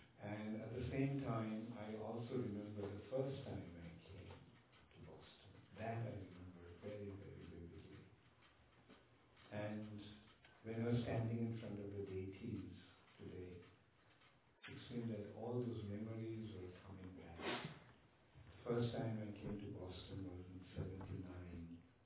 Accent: Kolkata, West Bengal, India; I'm from Calcutta, and ISKCON Temple in Calcutta was not too far away from my home

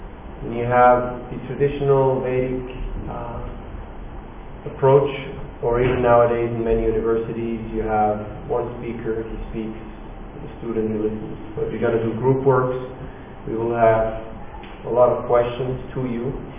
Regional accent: Zurich, Switzerland; I'm from Zurich, Switzerland.

